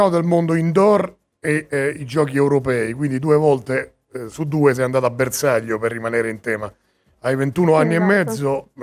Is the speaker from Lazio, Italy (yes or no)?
yes; Rome, Lazio, Italy; sono romano di Roma Centro